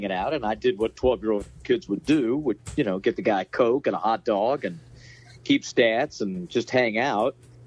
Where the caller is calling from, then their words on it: Washington, District of Columbia, United States; We're in Washington, D.C.